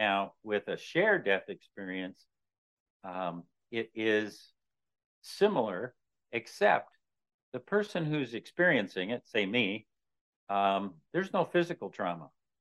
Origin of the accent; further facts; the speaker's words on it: Mankato, Minnesota, United States; I grew up in Mankato, Minnesota, which is in the southern part of the state.